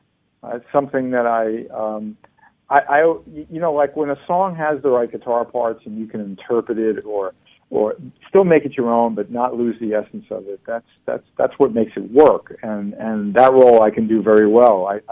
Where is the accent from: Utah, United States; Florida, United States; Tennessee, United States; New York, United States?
New York, United States; Queens; my friend Mike Katz, who I grew up with in Jackson Heights in Queens